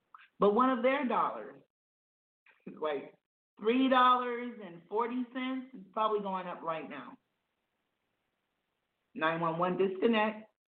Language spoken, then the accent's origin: English; South Carolina, United States; It's growing up in South Carolina and looking out in the fields and like, yes, you know, that becomes Advil one day, but knowing it as a plant.